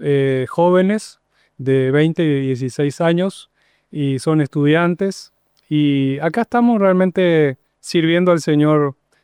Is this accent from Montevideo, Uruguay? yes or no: yes; Montevideo, Uruguay; moved away as an adult; now in Paraguay; soy uruguayo de Montevideo y allá por el 2002 vine a hacer un voluntariado, a trabajar en Coronel Oviedo con niños trabajadores de la calle, un voluntariado y ahí encontré para mi media naranja paraguaya y una preciosa mujer paraguaya con quien estoy casado ya más de 20 años.